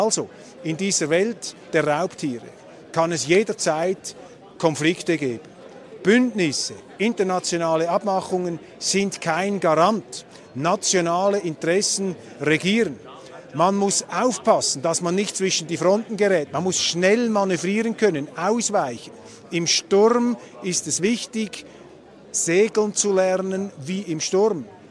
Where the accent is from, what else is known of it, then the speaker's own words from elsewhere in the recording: Switzerland; Als Schweizer ziehe ich aus diesem Referat eine Bestätigung eigentlich für alles